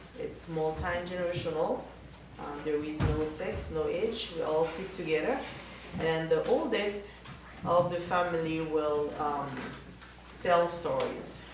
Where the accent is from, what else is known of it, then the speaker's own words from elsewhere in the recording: Haiti; now in Chicago, United States; I am from Haiti. I am currently living in Chicago. Tonight, I would like to share with you the stories that I grew up with.